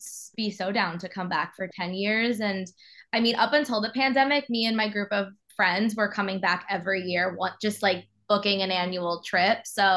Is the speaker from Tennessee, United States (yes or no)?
no; New York, United States; So I was, after graduation, I moved back to New York. I'm from New York. I wanted to work in fashion.